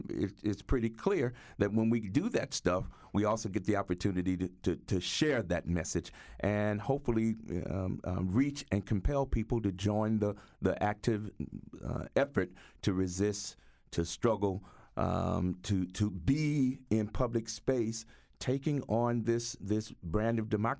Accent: St. Louis, Missouri, United States; now in Connecticut, United States; Moral Monday Connecticut happened because I'm from St. Louis, and in August 9th, 2014, Mike Brown was killed, and I was called to come home.

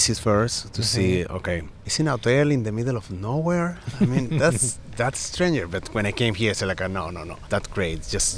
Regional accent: Chile; English is a second language; moved away as an adult; also born or lived in Barcelona; Well, I'm from Chile, and I started my career over there, and I moved into Barcelona, 22 years old.

